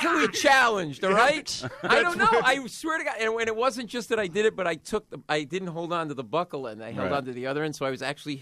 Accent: Rhode Island, United States; now in New York City, United States; no. I grew up in Rhode Island.

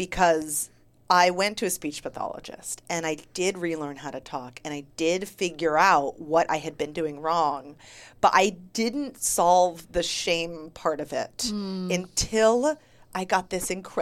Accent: Santa Cruz, California, United States; And my mom found me a speech pathologist back in my hometown in Santa Cruz, California.

